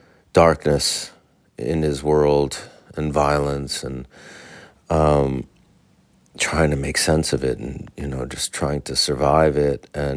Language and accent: English; New York City, New York, United States; As a New Yorker, because he was such an iconic one